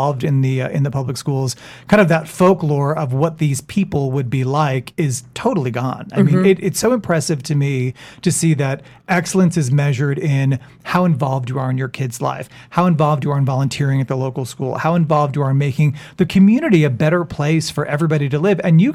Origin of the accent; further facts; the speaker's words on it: New York, United States; now in Park Cities, United States; I mean, I'm a New Yorker. I thought for sure I would go back up to the Northeast.